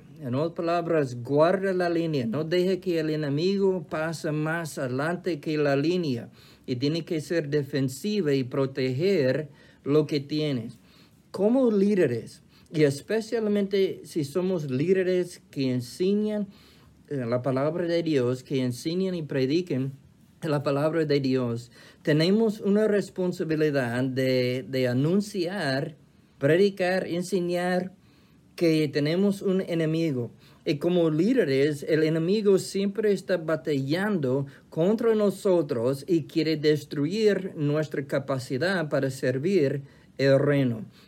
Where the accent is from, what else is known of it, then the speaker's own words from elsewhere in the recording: United States; Spanish is a second language; en mi país, aquí en los Estados Unidos, domingo, ayer, fue el día de memorial.